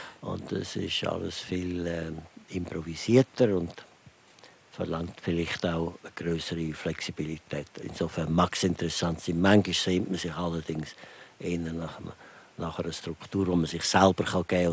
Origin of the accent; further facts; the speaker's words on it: Switzerland; ich bin ja Schweizer und lebe teilweise jedenfalls in der Schweiz und fühle mich auch als Schweizer.